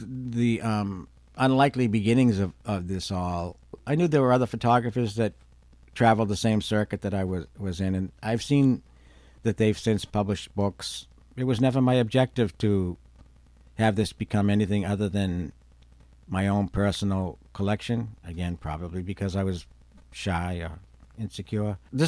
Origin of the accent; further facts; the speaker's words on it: Boston, Massachusetts, United States; Oh, so growing up in the Boston area, Gil Raines was an attraction merely because bands played really well when they played there.